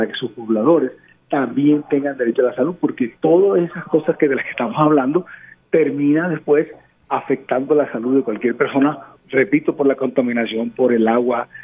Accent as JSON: {"language": "Spanish", "region": "Caribbean Region", "country": "Colombia", "said": "yo hablo como costeño, me gusta la comida costeña, camino como costeño, luego soy costeño."}